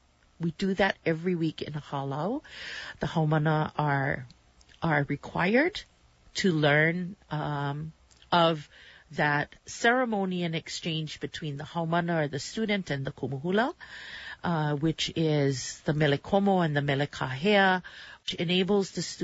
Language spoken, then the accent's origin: English; Hawaii, United States; being Hawaiian, being indigenous to these islands, being a native, born and raised Kanaka Uivi